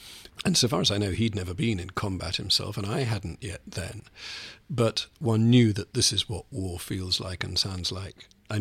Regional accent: England, United Kingdom; I think you've heard I come all the way from England.

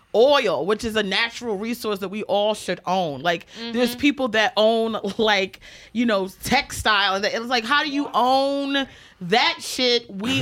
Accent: Maryland, United States; and I'm from Maryland, so, you know, here, I think, in New York City, there's such an urban culture, right?

